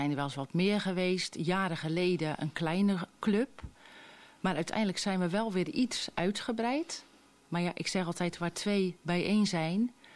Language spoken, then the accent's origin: Dutch; Maasdijk, South Holland, Netherlands; Nou, ik ben in Maasdijk opgegroeid, het Westland.